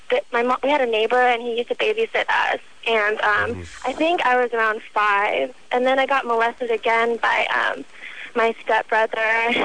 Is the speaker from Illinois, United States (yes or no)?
no; California, United States; Well, actually, I only go to, my boyfriend lives in Riverside, and I'm actually from the Bay Area.